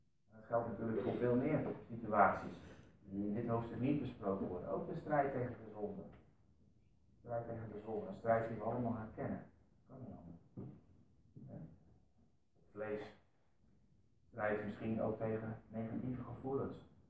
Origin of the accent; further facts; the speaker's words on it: Netherlands; Kunnen wij, hokjesdenkers, wat we zijn Nederlanders, dit zo zien